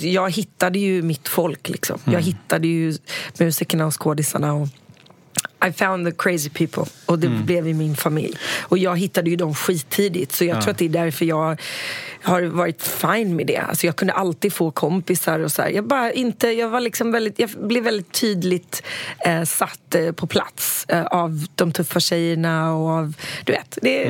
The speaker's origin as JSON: {"language": "Swedish", "country": "Sweden", "said": "det finns ingenstans i världen där jag är så svensk som när jag är i USA"}